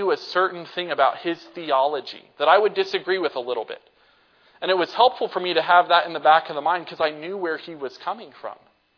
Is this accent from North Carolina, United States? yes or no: yes; North Carolina, United States; there are waterfalls all around where I grew up in North Carolina.